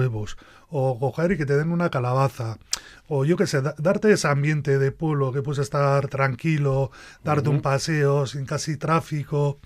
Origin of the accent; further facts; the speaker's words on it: Menagaray, Basque Country, Spain; donde siempre me he encontrado a gusto ha sido Menagaray, porque uh-huh. era mi pueblo de chiqui y siempre iba ahí de veraneo y tenía muy buenos recuerdos.